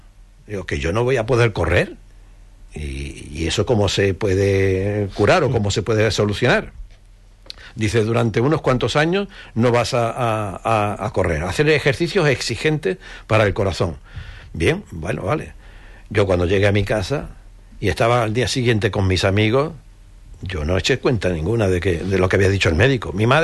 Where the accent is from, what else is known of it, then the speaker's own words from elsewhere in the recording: Spain; yo soy español, pero vengo de Uruguay de jugar.